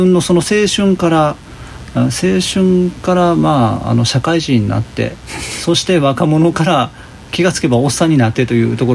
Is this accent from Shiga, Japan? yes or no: yes; Hikone, Shiga, Japan; now in Neyagawa, Japan; 私の実家のあります滋賀県彦根市まで、自分の足で帰ってみようと思ったっていうね、